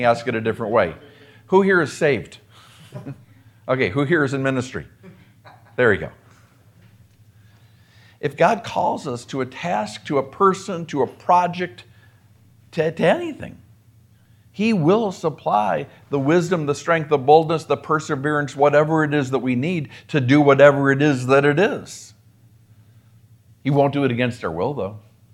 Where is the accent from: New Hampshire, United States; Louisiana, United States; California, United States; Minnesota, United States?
Minnesota, United States; the table was set for us in Minneapolis, my hometown, or next door to my hometown.